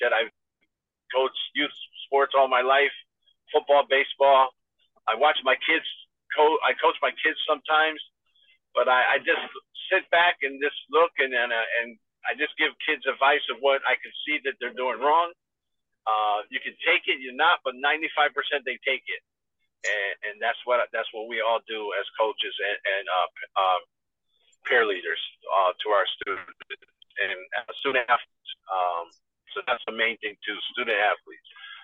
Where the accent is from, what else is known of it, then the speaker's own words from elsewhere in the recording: Bridgeport, Connecticut, United States; I am from Bridgeport, Connecticut.